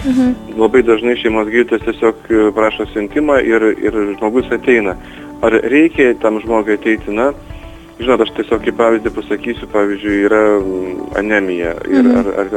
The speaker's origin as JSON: {"language": "Lithuanian", "town": "Šiauliai", "region": "Šiauliai County", "country": "Lithuania", "said": "didžiuotis, kad mes esame lietuviai, šiauliečiai"}